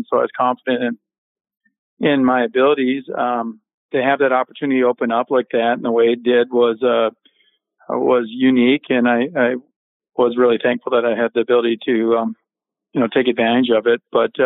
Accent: Sidney, Montana, United States; growing up in Sydney, Montana, my high school coach, Guy Melby, believed in that same philosophy.

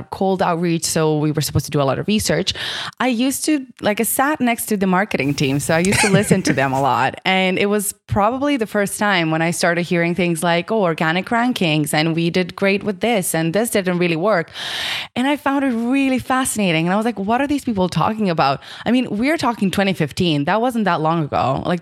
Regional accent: Croatia; English is a second language; moved away as an adult; now in Dublin, Ireland; we're originally from Croatia. We moved for what was supposed to be 6 months.

